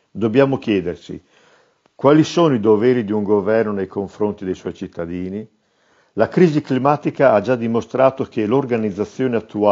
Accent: Cremona, Lombardy, Italy; ingegnere, sono di Cremona.

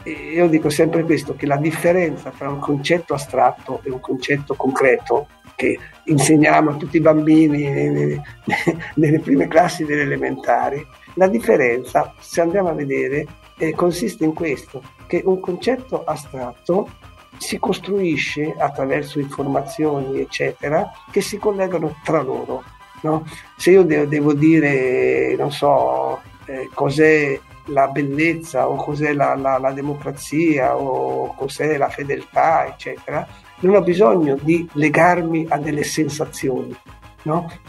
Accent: Ancona, Marche, Italy; così da anconetano verace

